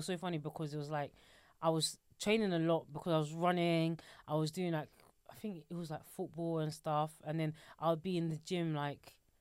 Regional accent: London, United Kingdom; To be fair, I used to run like around Finsbury Park because I grew up in Finsbury Park.

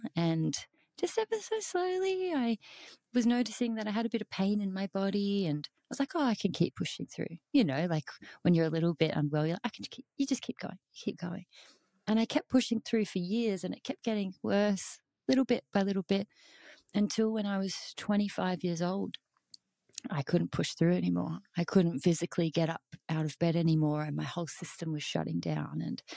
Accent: Perth, Western Australia, Australia; also born or lived in New Zealand; So I'm 34 years old. I am an Aussie gal. I was born and raised in Perth, Australia. I've just spent the last 3 years living in New Zealand.

